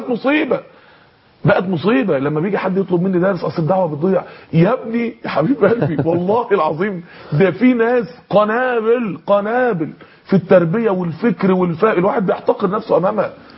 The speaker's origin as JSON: {"language": "Arabic", "town": "Mansoura", "region": "Dakahlia", "country": "Egypt", "said": "عامل كليه الطب عندنا في المنصوره"}